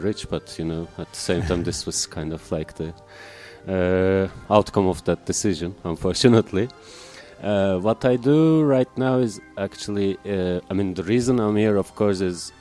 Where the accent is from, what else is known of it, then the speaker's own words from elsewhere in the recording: Uşak, Turkey; English is a second language; Well, actually, I'm 39 years old. I was born in Turkey and raised there. Not a very small town, actually. Relatively big town, not a big city, let's say. But it is so obscure that even some people from Turkey have never heard of it. The name of the town. It's called Uşak.